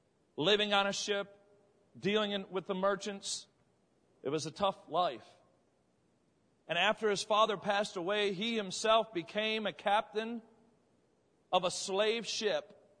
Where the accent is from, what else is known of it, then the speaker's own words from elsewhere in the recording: Florida, United States; I'm from Florida, and we see people come down all the time to be trained at Southeastern